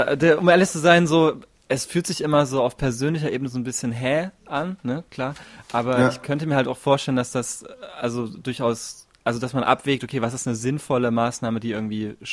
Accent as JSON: {"language": "German", "town": "Jena", "region": "Thuringia", "country": "Germany", "tie": "born or raised there", "said": "Weil Jena, meine Heimatstadt, hat so ein komisches Ding gefahren"}